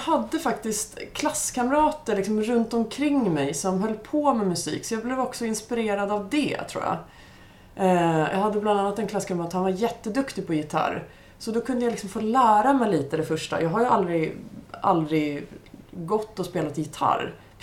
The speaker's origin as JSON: {"language": "Swedish", "town": "Trollbäcken", "region": "Stockholm County", "country": "Sweden", "tie": "born or raised there", "said": "jag växte upp i Trollbäcken, nära Leplan. Gick Fornudden, gick i Kumla och sen gick i Tyresö gymnasium."}